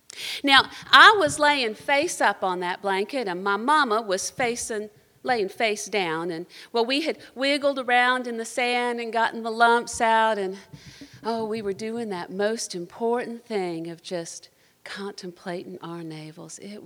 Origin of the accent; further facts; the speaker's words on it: Pensacola, Florida, United States; now in Pittsburgh, United States; You know, I live in Pittsburgh now, but I grew up down in Pensacola.